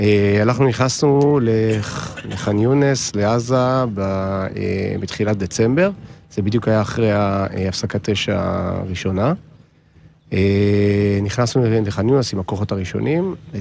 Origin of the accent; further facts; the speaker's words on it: Rehovot, Central District, Israel; אני מרחובות